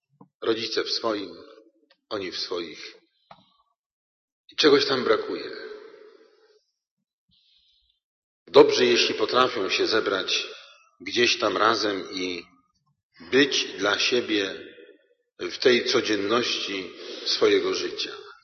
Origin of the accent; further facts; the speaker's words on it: Wrocław, Lower Silesian Voivodeship, Poland; W moim dzieciństwie myśmy mieli, we Wrocławiu mieszkaliśmy właściwie w jednym pokoju i kuchni. Pięcioosobowa rodzina.